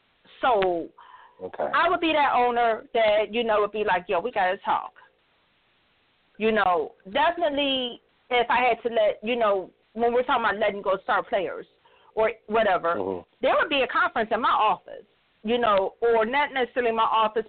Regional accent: Detroit, Michigan, United States; I name those owners because I'm from Detroit

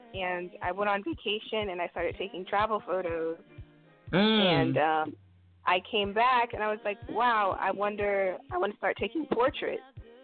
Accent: Tacoma, Washington, United States; I am born and raised in Tacoma, Washington, and I'm a Tacoma-based photographer.

